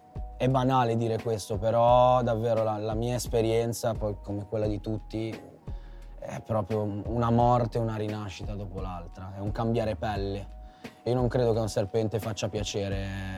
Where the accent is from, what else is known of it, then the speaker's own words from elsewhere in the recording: Cogoleto, Liguria, Italy; io ero abituato a scendere da Sciarborasca a Cogoleto nel mio paesino, quei 4 km completo nel buio.